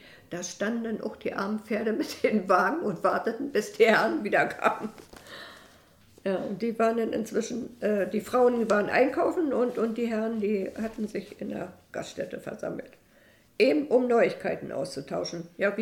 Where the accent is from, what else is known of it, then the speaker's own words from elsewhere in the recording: Fürstenwerder, Brandenburg, Germany; geboren in Fürstenwerder, bin ein Ureinwohner von Fürstenwerder, weil meine Vorfahren schon 1740 erwähnt wurden in der Chronik.